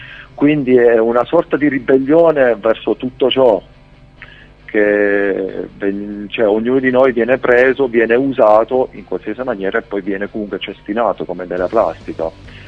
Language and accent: Italian; Abruzzo, Italy; come parliamo da abruzzesi